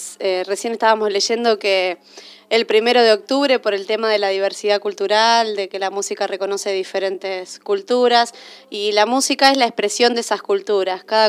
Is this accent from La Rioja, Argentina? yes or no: no; Pergamino, Buenos Aires Province, Argentina; born there; also born or lived in Rosario; Yo desde los 8 años nunca interrumpí mi aprendizaje sobre la música en Pergamino, donde yo nací, y al terminar el secundario en Rosario, en la Universidad Nacional de Rosario, donde me recibí ahí de profesora de educación musical.